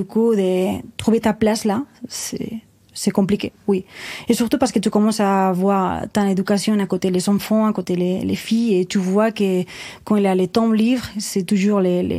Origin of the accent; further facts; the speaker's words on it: Spain; French is a second language; Il y avait ici en Espagne, parce que moi je suis espagnole